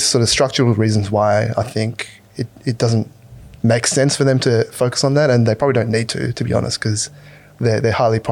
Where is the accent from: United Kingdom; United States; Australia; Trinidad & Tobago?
Australia; Sydney, New South Wales; And then, yeah, we grew up in Sydney, the northern suburbs